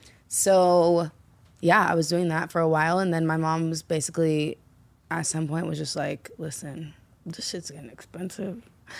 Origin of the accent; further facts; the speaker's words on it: Arizona, United States; Because it was closer, because I'm from Arizona.